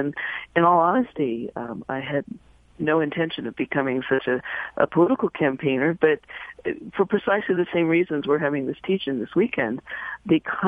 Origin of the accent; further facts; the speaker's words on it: California, United States; Yes, I am from California, but I'm here in New York right now